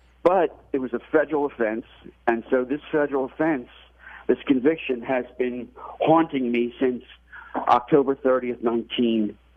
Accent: Philadelphia, Pennsylvania, United States; I guess the short version. I grew up in Philadelphia. I was in the music business, was involved in making a lot of hit records.

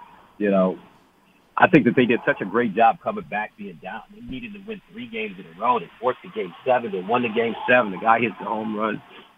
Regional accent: Michigan, United States; I mean, I was born and raised in Michigan. I'm a Michigan fan since I was born.

